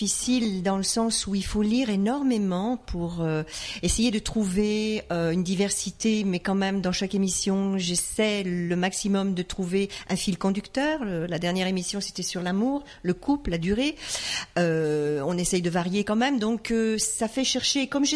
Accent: Bourgogne-Franche-Comté, France; accent: Morvan; je vais vous gratifier de mon accent sur cette histoire qui malheureusement n'a pas le charme de l'accent du Midi, mais qui est le mien à l'origine.

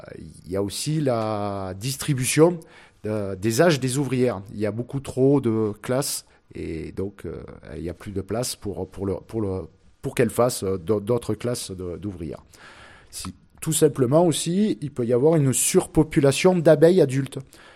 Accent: Southern France, France; moi je suis du Midi, on va généralement sur le plateau de Valensole

